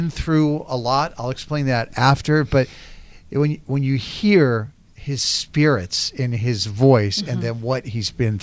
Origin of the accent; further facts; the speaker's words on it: Florida, United States; When I was very young, growing up in Florida in a spring break town, I always thought it meant federal booty investigator.